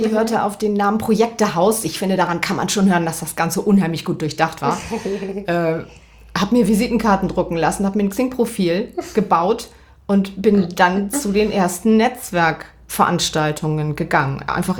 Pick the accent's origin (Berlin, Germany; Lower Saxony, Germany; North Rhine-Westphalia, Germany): Lower Saxony, Germany; Verden; Und ich komme aus Verden. Das ist für diejenigen, die das nicht kennen, zwischen Bremen und Hannover, Verden an der Aller.